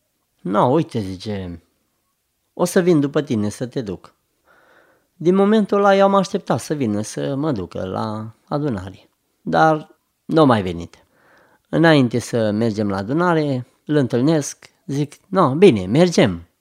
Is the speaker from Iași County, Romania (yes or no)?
no; Oradea, Bihor County, Romania; sunt din Oradea, de lângă Oradea născut, dar sunt membru la biserica Efrata numărul 9 Oradea